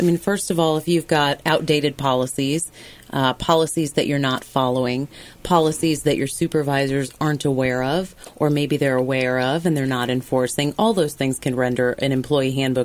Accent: Naperville, Illinois, United States; now in Des Moines, United States; I am. I grew up in Naperville.

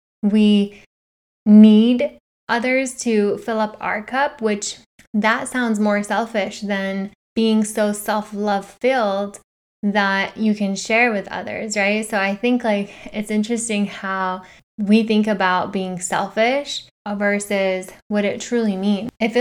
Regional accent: Iran; moved away; Being born and raised in Iran for a part of my life, I think in the eastern part of the world more specifically

